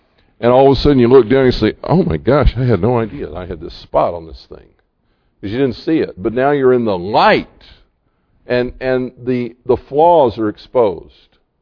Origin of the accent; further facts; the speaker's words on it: the South, United States; because I grew up in the South. And I came to here and found out that in the South, everybody's a Baptist.